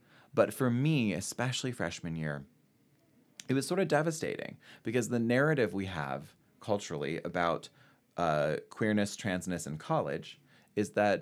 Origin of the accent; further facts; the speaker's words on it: North Carolina, United States; how much pride I had in being a North Carolinian until I went to Duke, and how much pride I had in being a Southerner until I went to Duke.